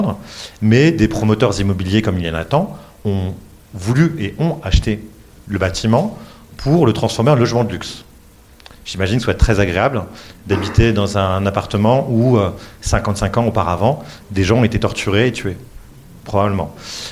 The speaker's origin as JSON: {"language": "French", "region": "Normandy", "country": "France", "said": "je vais faire mon côté normand, parce que je suis normand d'origine"}